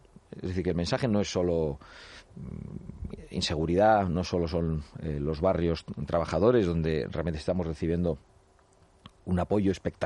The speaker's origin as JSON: {"language": "Spanish", "town": "Sestao", "region": "Basque Country", "country": "Spain", "said": "nos ha ocurrido en mi tierra, en Sestao"}